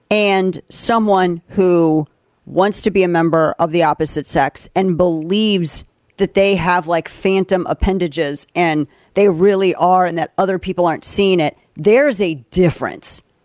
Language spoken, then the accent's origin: English; St. Louis, Missouri, United States; So do you remember the McCluskeys, Mark and Patricia McCluskey from my hometown of St. Louis?